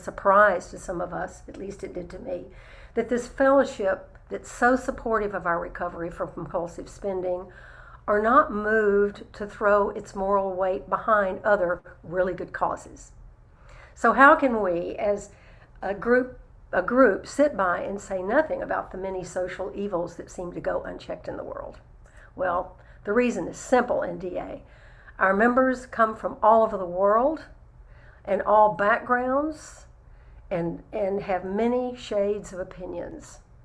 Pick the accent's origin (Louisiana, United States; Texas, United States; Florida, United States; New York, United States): Texas, United States; Remember, I'm a Texan